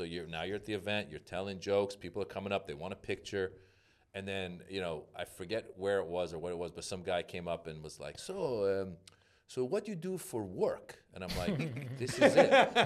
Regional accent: United States; It was more like, oh, I grew up in America, and I loved Eddie Murphy. I wanted to be Eddie Murphy when I was a kid.

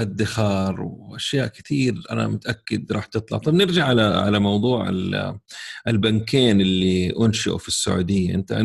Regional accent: Saudi Arabia; إيه صار في تفكيك عندنا في السعودية

